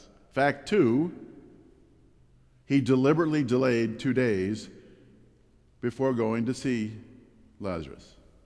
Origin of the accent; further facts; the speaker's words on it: Wisconsin Dells, Wisconsin, United States; also born or lived in Portage; Now, I didn't grow up in Portage, but I actually was born in Portage. I grew up in a town about 60 miles away from Portage called Wisconsin Dells.